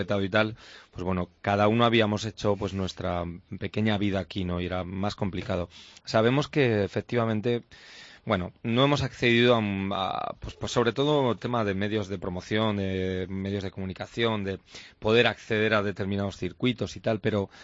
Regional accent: Zaragoza, Aragon, Spain; Además somos hijos predilectos de Zaragoza, no nos vamos a ir ahora

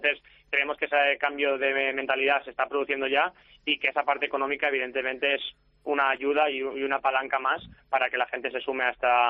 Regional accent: Valencian Community, Spain; yo como valenciano también estoy orgulloso de que la Comunidad Valenciana esté en quinta posición

